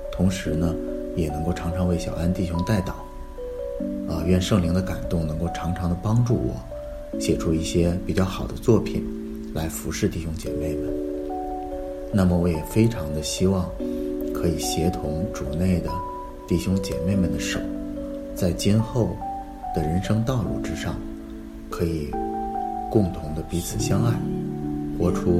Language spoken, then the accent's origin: Chinese; Beijing, China; 我是来自北京的音乐人